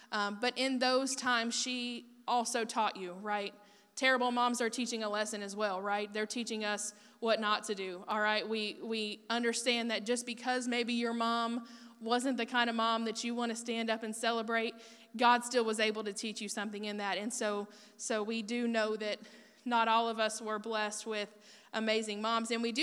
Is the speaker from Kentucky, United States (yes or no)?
yes; Madisonville, Kentucky, United States; I'm from Madisonville, Kentucky.